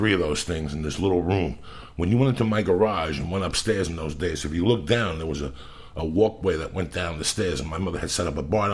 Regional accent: North Bergen, New Jersey, United States; And then I had this kid, Mike Giacona, that I grew up with in North Bergen that lives in Jackson, Mississippi.

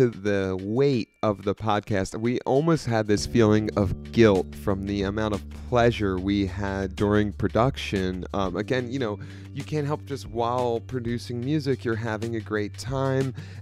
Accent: Philadelphia, Pennsylvania, United States; the different emotions and moods that I get as a Philadelphian just going throughout the city.

